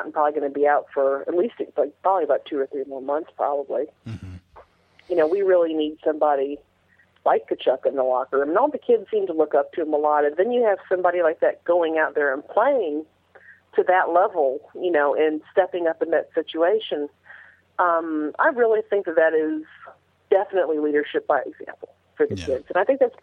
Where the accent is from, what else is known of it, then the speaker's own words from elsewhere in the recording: St. Louis, Missouri, United States; moved away; Yeah, well, you know, I'm from St. Louis, but I've lived down here for a really long time